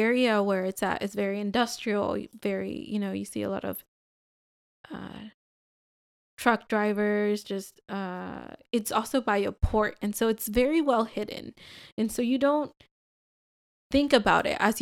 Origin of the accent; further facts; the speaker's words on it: Tacoma, Washington, United States; So I'm from Tacoma